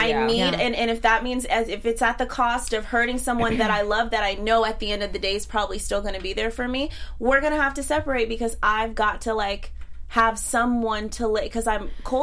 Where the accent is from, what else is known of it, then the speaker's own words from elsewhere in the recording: the South, United States; And I'm from the South, so I don't really care.